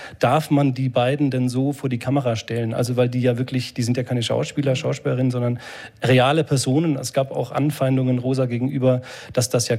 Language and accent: German; Bavaria, Germany; Nee, ich komme aus Franken eigentlich.